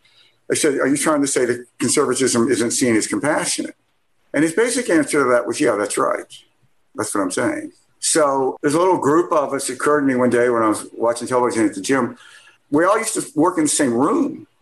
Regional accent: Mississippi, United States; In 2013, I grew up in Mississippi, and a lot of how my dad and I bonded was going to college football games, particularly Ole Miss games.

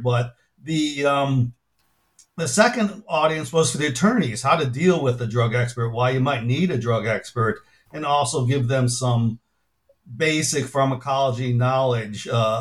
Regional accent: Chicago, Illinois, United States; I grew up in Chicago, did traditional undergraduate

